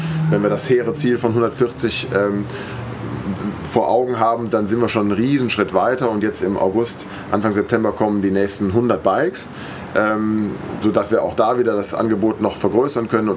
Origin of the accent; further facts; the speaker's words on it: Aachen, North Rhine-Westphalia, Germany; born there; Ja, ich bin gebürtiger Aachener.